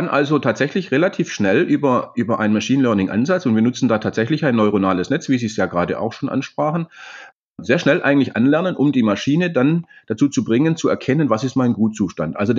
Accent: Baden-Württemberg, Germany; Süddeutschland, wo ich herkomme, das hört man meinem Zungenschlag wahrscheinlich an, so zwischen Reutlingen und Crailsheim

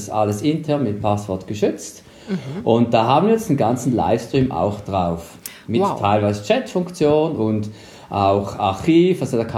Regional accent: Switzerland; bei uns in der Schweiz

